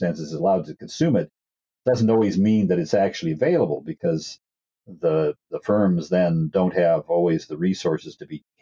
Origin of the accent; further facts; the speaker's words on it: Omaha, Nebraska, United States; I was once fortunate to have a leading innovative entrepreneur in my hometown here of Omaha